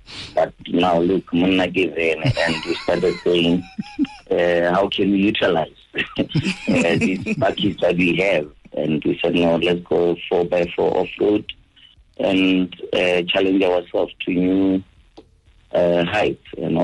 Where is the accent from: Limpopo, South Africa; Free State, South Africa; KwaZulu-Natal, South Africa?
Limpopo, South Africa; Sekhukhune; Fortunately, we are all from Sekukhuni, hence the name Sekukhuni Off-Road Club.